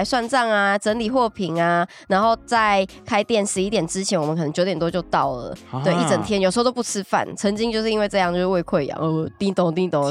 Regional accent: Tainan, Taiwan; now in Taipei, Taiwan; 我是台南人

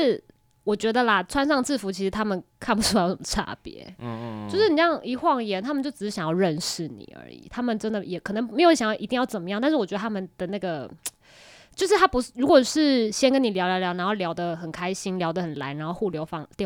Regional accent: Taiwan; 就是感觉因为飞机上就作为一个台湾人，所以我就会觉得很亲切这样子。

